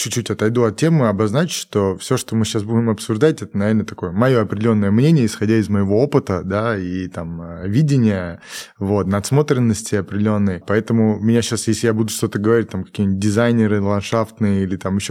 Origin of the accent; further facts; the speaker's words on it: Georgia; Я, наверное, я вообще грузин, вот.